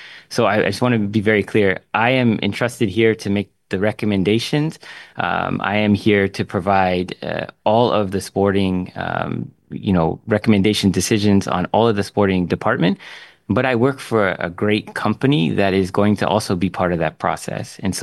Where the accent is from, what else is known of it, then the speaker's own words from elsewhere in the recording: Canada; As a Canadian, I'm greatly thankful for that because it's grown the game.